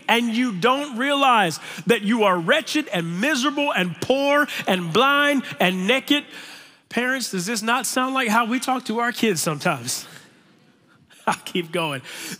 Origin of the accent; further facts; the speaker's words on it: Tampa, Florida, United States; Like, I'm from the Tampa Bay area.